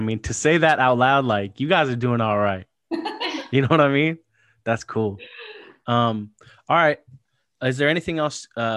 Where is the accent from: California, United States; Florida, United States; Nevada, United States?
California, United States; San Clemente; So I'm from San Clemente.